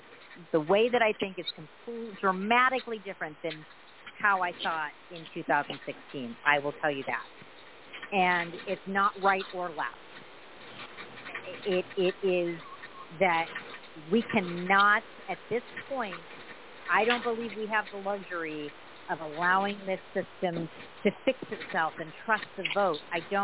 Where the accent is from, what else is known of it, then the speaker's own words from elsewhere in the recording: San Diego, California, United States; In a very liberal place. I grew up in San Diego. Very liberal, right?